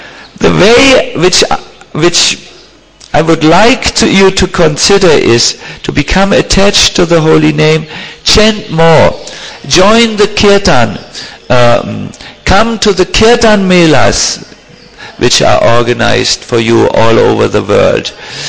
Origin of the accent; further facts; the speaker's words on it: Germany; I must tell you, I'm from Germany, and Germans eat bread and butter.